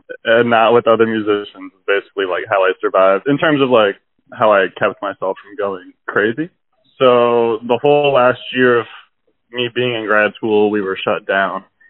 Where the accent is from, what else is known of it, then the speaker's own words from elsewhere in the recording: Canton, Illinois, United States; also born or lived in Bloomington, Illinois; So I was born in Bloomington, Illinois. I grew up in central Illinois in a little town called Canton, which is basically just a cornfield.